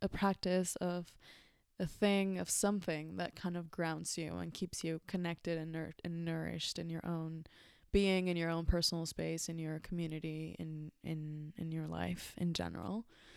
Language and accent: English; Mexico; English is a second language; growing up in Mexico, I would see food as part of my culture, part of my heritage